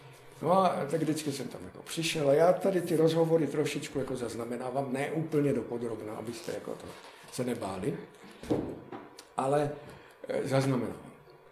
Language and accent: Czech; Veselí nad Moravou, South Moravian Region, Czechia; protože my jsme oba z Veselí.